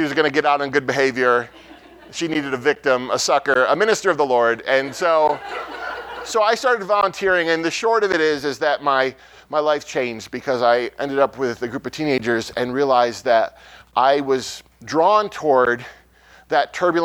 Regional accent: Syracuse, New York, United States; Originally, I grew up in Syracuse, New York, in a fairly traditional Italian Roman Catholic family, which means I was raised on gluten and guilt, right?

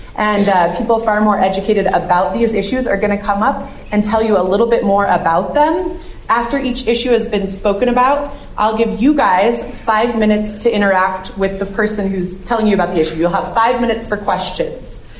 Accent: Bozeman, Montana, United States; I grew up here in Bozeman. This is my hometown. I did grow up here.

